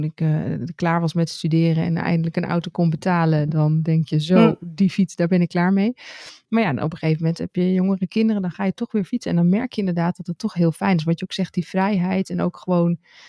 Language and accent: Dutch; Netherlands; Het zal altijd te horen zijn dat we uit Nederland komen.